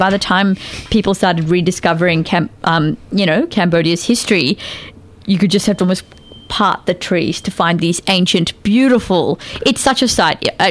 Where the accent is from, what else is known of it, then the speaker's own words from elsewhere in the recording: Australia; born there; So I was born in Australia but did a lot of different Indian classical dancing, South Indian.